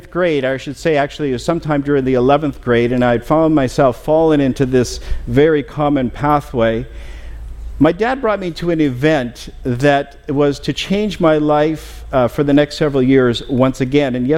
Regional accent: Kelowna, British Columbia, Canada; And so my hometown is in Kelowna, B.C., again, just pretty well straight north from here.

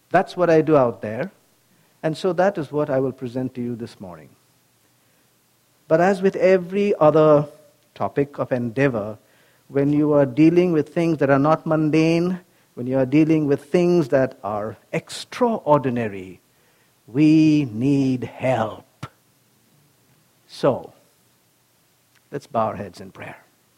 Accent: India; now in United States; A medical doctor, born and brought up in India, and then came to the United States.

